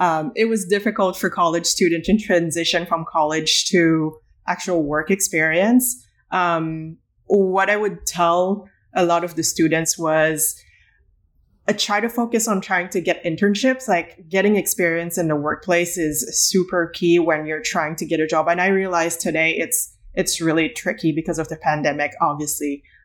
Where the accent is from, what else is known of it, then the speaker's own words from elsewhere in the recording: Canada; moved away as an adult; now in United States; And I'm Canadian, so I needed to get a visa.